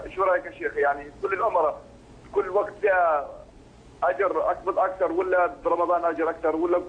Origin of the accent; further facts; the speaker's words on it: Jordan; بعثة الحج عندنا بالأردن دائما احنا مستعجلين